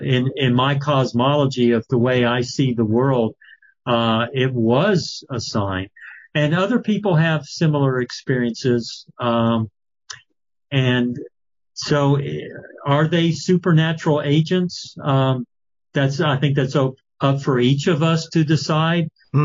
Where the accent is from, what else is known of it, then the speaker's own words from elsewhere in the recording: Los Alamos, New Mexico, United States; And growing up in Los Alamos in New Mexico, we would literally encounter Western diamondback rattlesnakes out in the road.